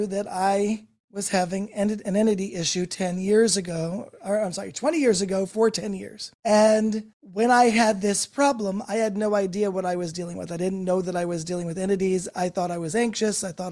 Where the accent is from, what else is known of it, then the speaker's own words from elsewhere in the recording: New Jersey, United States; now in New York, United States; Okay. I'm originally from New Jersey. Yes.